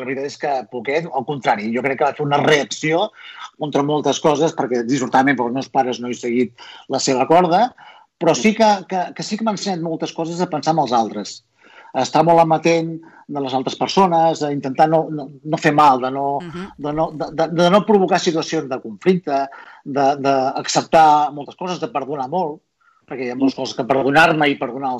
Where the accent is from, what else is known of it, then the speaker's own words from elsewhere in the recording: Sabadell, Catalonia, Spain; Jo sóc de Sabadell, concretament del barri de la Creu. Jo sóc un tallaret de Sogarrel. Jo vaig néixer al carrer Vilarrúbies, d'allà vaig passar a la plaça de la Creu Alta i tinc 58 anys